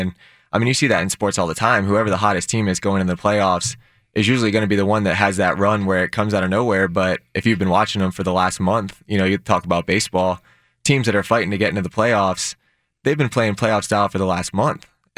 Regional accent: Tampa, Florida, United States; born or raised there

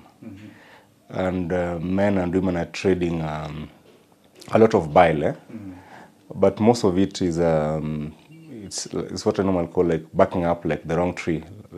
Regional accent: Kisii, Kisii County, Kenya; Like, I come from Kisii, there's no land in Kisii that I can go back to.

